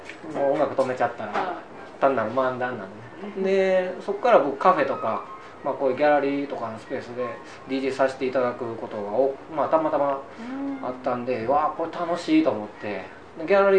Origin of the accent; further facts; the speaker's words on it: Osaka, Japan; 僕大阪なんですけど、